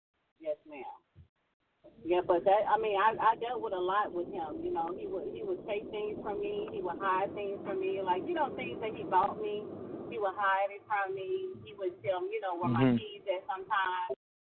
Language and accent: English; Harvey, Illinois, United States; born and raised in Harvey, Illinois. I was raised in poverty.